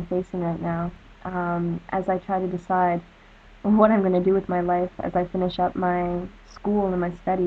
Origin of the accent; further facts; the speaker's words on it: Canada; For me, I'm Canadian, so that's certainly an option.